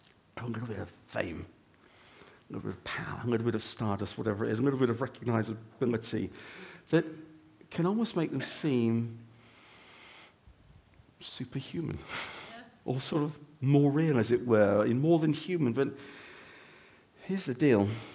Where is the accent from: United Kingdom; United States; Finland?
United Kingdom; Wales; And even as an Englishman, or even those of us that are Welsh, it's hard to say